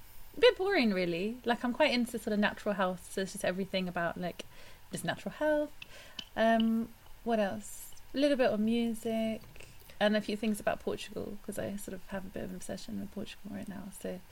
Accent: North India, India; Where I'm from in India is like the north, but I've never seen. I think the most. All I've seen is like stray dogs, like random toads.

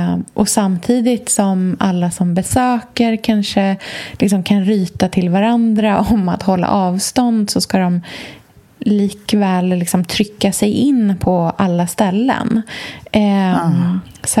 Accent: Östergötland, Sweden; Det är ju inte som att vara på landet i Östergötland där jag kommer ifrån.

